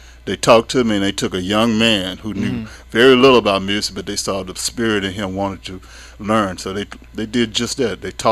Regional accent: Florence, Alabama, United States; Well, I'm from Florence because I went to Burl Slater for my high school, W.C. Handy for my elementary school.

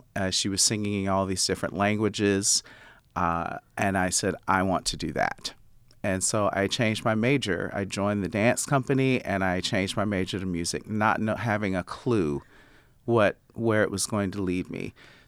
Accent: Rome, Georgia, United States; I grew up in Rome, Georgia, and it was a wonderful but rather conservative town. And my family's still there

